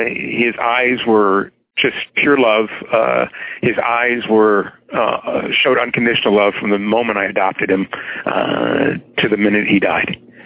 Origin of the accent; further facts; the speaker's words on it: Detroit, Michigan, United States; moved away; I mean, look, I left there a long, long time ago.